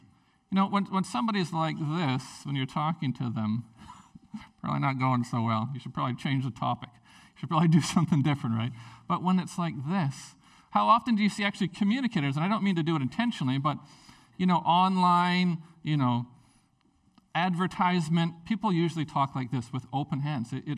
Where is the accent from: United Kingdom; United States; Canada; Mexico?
Canada; Prince Rupert, British Columbia; Like, I'm a teenager from Prince Rupert.